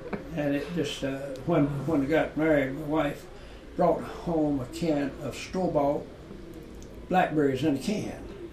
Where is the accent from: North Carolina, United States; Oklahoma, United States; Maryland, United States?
North Carolina, United States; born there; I was born in Randolph County.